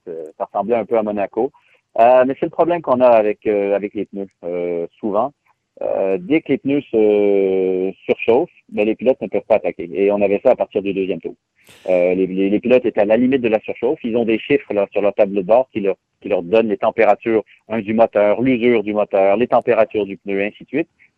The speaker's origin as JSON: {"language": "French", "region": "Quebec", "country": "Canada", "accent": "semi-Quebec", "said": "Ils ont entendu, c'est un semi-accent québécois"}